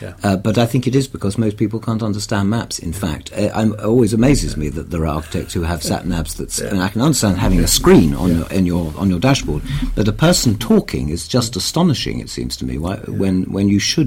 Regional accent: London, United Kingdom; I can just about say that I come from inner London, because like many people in West London, I was born in Queen Charlotte's Hospital, which is half a road in from the old London County Council boundary.

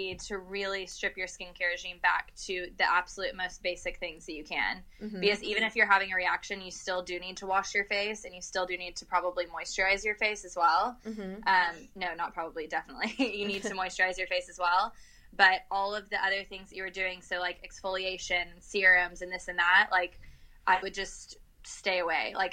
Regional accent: Texas, United States; Because I'm from Texas originally, so I just totally shocked my system.

